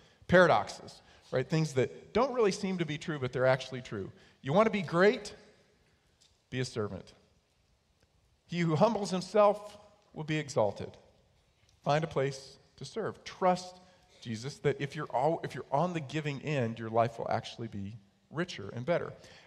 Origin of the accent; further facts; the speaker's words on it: New York, United States; Okay, I'm a kid from New York. I grew up with no air conditioning because we didn't need air conditioning.